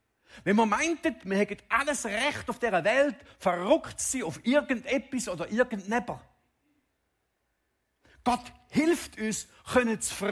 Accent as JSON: {"language": "German", "country": "Switzerland", "said": "Wenn wir als Schweizer anfangen, das Evangelium und die Bibel aus unserem gemeinschaftlichen Dasein nehmen"}